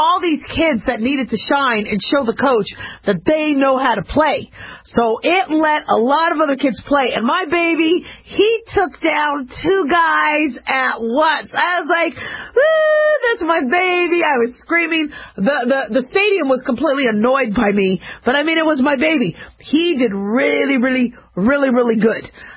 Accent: Las Vegas, Nevada, United States; I'm from Las Vegas, Nevada. Woo-hoo, yay, Las Vegas, rock on.

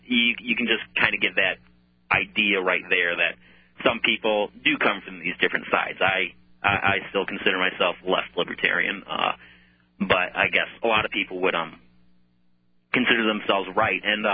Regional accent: Illinois, United States; Right. I'm from Illinois.

